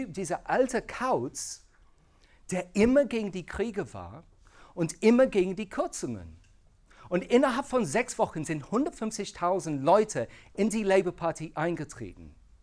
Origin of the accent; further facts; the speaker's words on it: United Kingdom; German is a second language; now in Germany; Ich komme aus Großbritannien.